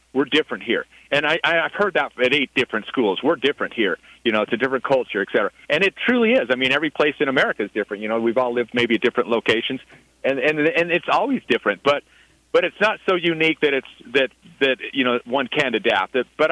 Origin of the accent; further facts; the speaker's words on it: Salt Lake City, Utah, United States; I grew up in Salt Lake City, and we'd always go to Lake Powell.